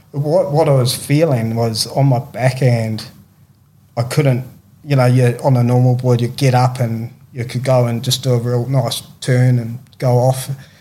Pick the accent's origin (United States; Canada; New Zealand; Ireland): New Zealand; South Island; I'm from the South Island of New Zealand, are two totally different countries, you know.